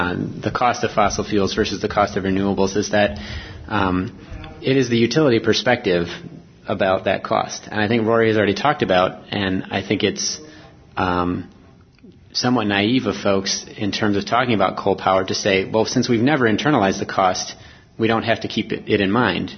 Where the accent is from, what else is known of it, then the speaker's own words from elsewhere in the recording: Minneapolis, Minnesota, United States; I'm from Minneapolis, which is also served by Xcel